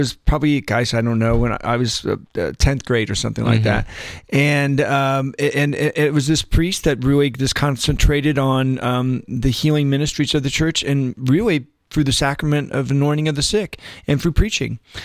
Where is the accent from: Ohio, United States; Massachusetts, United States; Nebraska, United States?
Ohio, United States; Columbus; I grew up on the east side of Columbus. I went to Groveport Madison High School, and I went to Church of Our Lady of the Miraculous Medal.